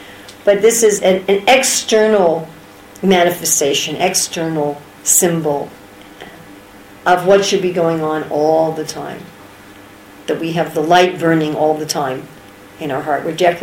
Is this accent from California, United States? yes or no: no; New York City, New York, United States; born there; by modern standards, I was born in New York City, so I come from a, you know, civilized background.